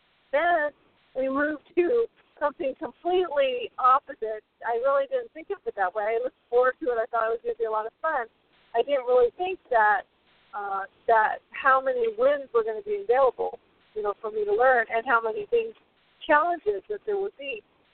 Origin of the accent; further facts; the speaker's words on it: San Diego, California, United States; I'm from San Diego. I lived there all my life except for school, college